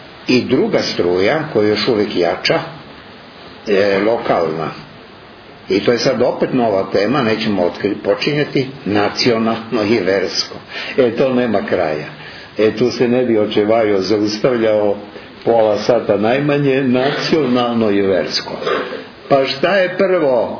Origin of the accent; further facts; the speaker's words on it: Serbia; born there; pa Bog nas je u Srbiji dao da se rodimo. Mi smo se svi rodili u Srbiji, naravno, i među vama ovde.